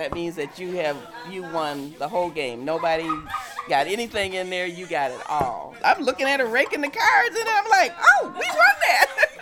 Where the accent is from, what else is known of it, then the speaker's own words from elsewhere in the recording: Chicago, Illinois, United States; one of the Bid Whist Ladies. I grew up in Chicago.